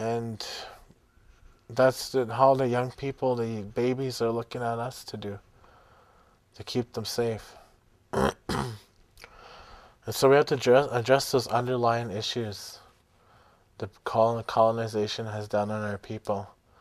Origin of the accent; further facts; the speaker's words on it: Ontario, Canada; I come from the Bear Clan. I am from the Anishinaabeg Nation in Northern Ontario. I am from the Bear Clan. I came to Winnipeg